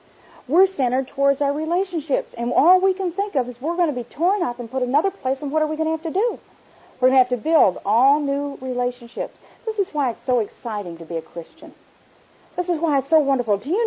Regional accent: Tennessee, United States; they thought I was a hillbilly because I was from Tennessee.

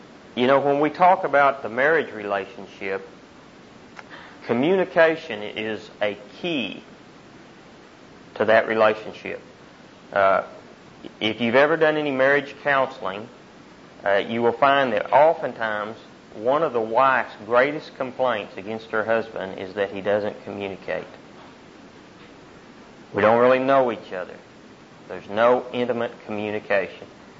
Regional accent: Frederick, Oklahoma, United States; He's from my hometown, Frederick, Oklahoma.

